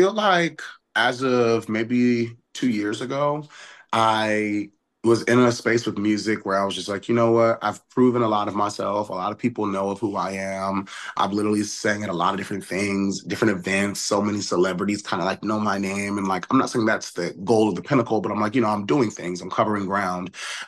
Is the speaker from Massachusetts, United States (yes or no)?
no; Connecticut, United States; Also, I'm from Connecticut.